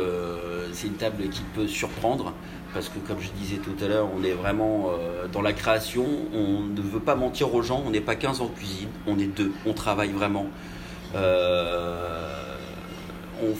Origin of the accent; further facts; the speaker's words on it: Nouvelle-Aquitaine, France; also born or lived in Saint-Martin; auparavant j'ai passé une dizaine d'années dans les Antilles, à Saint-Martin, et j'ai voulu revenir un petit peu chez moi puisque je suis natif du Libournais